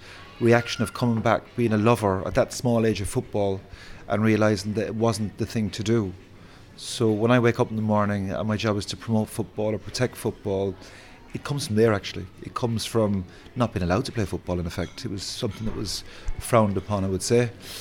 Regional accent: Cappamore, County Limerick, Ireland; also born or lived in London, United Kingdom; we moved back to Capmore, the village in East Limerick, when I was four. And I had a little Cockney accent coming back from London. But I arrived into a very strong GA village

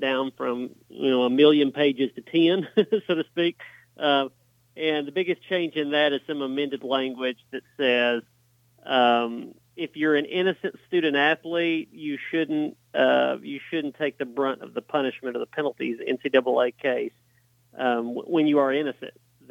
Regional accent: Tennessee, United States; I grew up in Tennessee, and that's the way that's the way it is a lot of places in rural areas.

